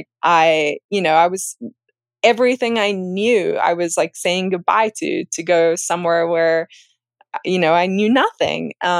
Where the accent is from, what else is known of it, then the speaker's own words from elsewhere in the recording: Cape Town, Western Cape, South Africa; now in United States; Growing up in Cape Town, I would say the number one dream when I was like middle school, junior high age, I had the dream of earning a scholarship to come and run and study in the US.